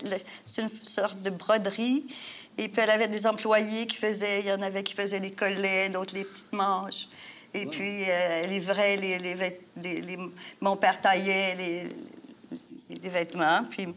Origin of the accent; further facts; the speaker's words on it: Montreal, Quebec, Canada; born there; Oui, je suis née sur le plateau Mont-Royal, sur la rue Parthenay, dans la maison de ma grand-mère.